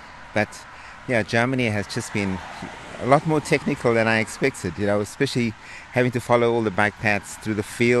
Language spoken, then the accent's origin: English; South Africa; now in Canada; I'm originally South African, but I live in Canada, so I'm not Canadian.